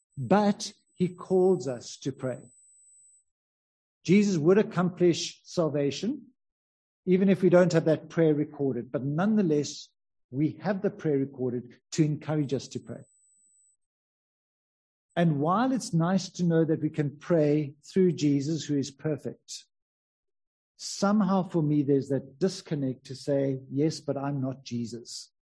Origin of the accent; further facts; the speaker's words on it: South Africa; It's important for us as a church community, as South African Christians, to pray and believe that God would do his work.